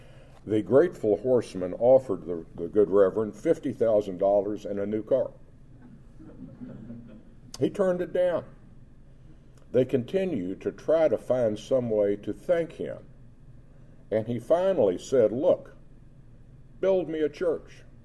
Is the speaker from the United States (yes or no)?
no; England, United Kingdom; Before I went into the ministry, being an Englishman, I used to occasionally go to the races.